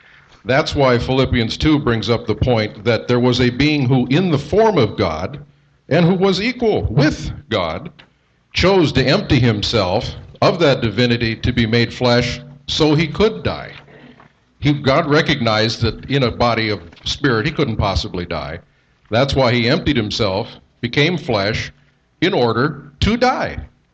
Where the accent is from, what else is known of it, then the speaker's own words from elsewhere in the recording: South Dakota, United States; It was the South Dakota, my home state.